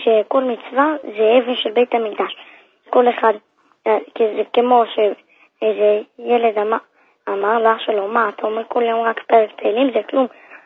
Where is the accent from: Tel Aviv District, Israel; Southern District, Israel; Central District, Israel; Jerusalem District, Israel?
Tel Aviv District, Israel; Bnei Brak